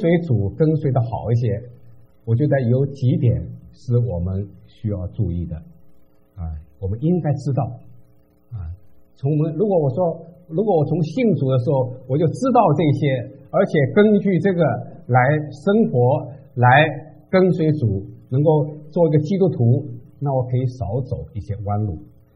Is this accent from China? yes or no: yes; China; moved away; 我们从大陆出来的，从小到现在就受了无神论的影响。